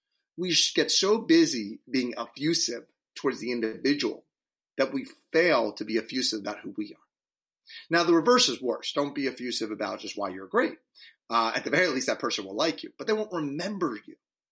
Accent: East Coast, United States; I'm from the East Coast, and one of the things that I do miss sometimes

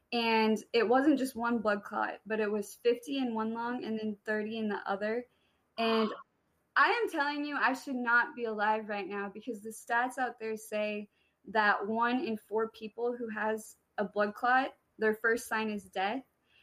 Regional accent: Minden, Nebraska, United States; now in San Diego, United States; I am originally from Nebraska, small town in Minden, Nebraska, and I just moved to San Diego for grad school.

